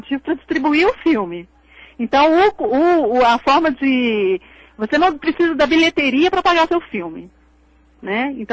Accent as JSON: {"language": "Portuguese", "country": "Brazil", "said": "É difícil para mim, né, sendo brasileira, porque você está tão inserido dentro daquela cultura, né?"}